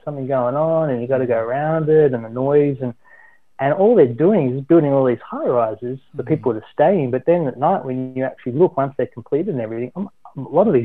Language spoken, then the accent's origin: English; Melbourne, Victoria, Australia; moved away; I'm from Melbourne, but I mean, winters there are, you know, barely drops below 4 or 8 degrees.